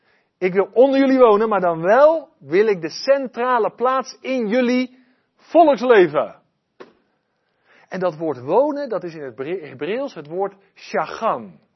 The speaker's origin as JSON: {"language": "Dutch", "town": "Westland", "region": "South Holland", "country": "Netherlands", "tie": "born or raised there", "said": "Ik ben in het Westland opgegroeid, glastuinbouw."}